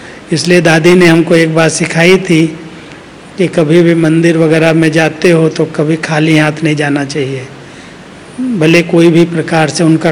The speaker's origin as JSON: {"language": "Hindi", "region": "Uttar Pradesh", "country": "India", "said": "मेरा भी परिचय जब दिया कि मैं भी यूपी से हूँ"}